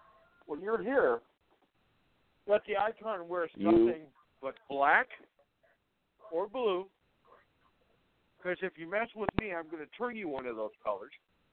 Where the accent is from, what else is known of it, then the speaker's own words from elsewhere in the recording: Fargo, North Dakota, United States; it was announced that WWE Live is coming to my hometown this time in Fargo, North Dakota, live at the Fargo Dome.